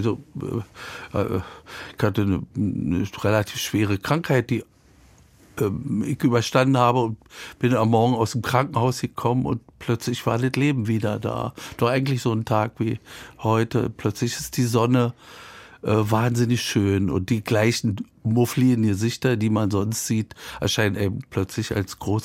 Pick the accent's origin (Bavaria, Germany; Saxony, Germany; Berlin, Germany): Berlin, Germany; Ich bin ja ein alter Berliner und da Berlin ist eine Rauhstadt